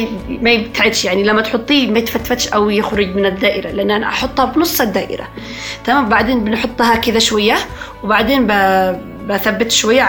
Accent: Yemen

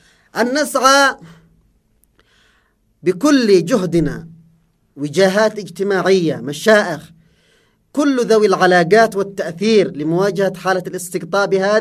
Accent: Yemen; وهذه قيمنا كيمنيين، قيم الكرم

